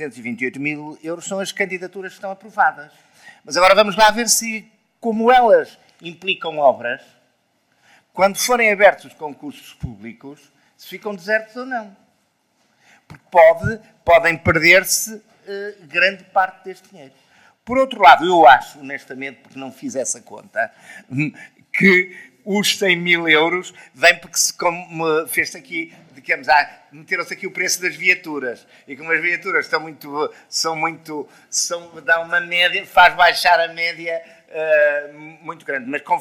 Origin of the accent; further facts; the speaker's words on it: North, Portugal; Por exemplo, eu sou do Norte, não é?